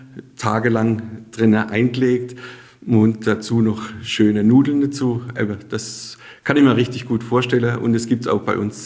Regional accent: Sasbachwalden, Baden-Württemberg, Germany; Sachsbachwalde ist meine Heimat. Die Reben, die Kulturlandschaft, die wir haben, das ist für mich Heimat.

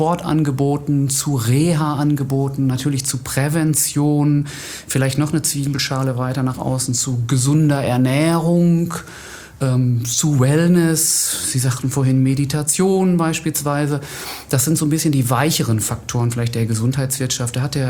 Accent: Witten, North Rhine-Westphalia, Germany; now in Essen, Germany; Ich bin geboren in Wettern der Ruhr und habe da die Hälfte meines Lebens ungefähr gelebt.

